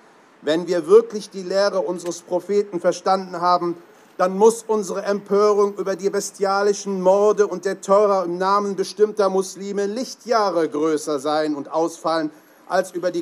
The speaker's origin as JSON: {"language": "German", "region": "Berlin", "country": "Germany"}